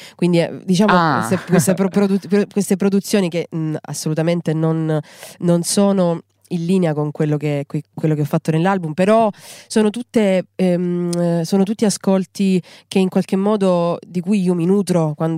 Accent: Apulia, Italy; vivendo nella mia terra, che è una terra molto lenta, dove c'è una luce appunto molto calda, probabilmente ovviamente insomma quest'area che respiro nel Salento

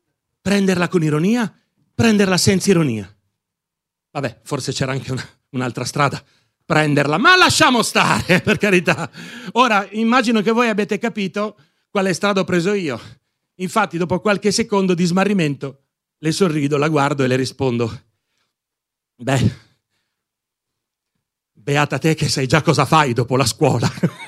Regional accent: Piedmont, Italy; vengo dal Piemonte. No, scusate, credevo che vengo dal Piemonte facesse già ridere.

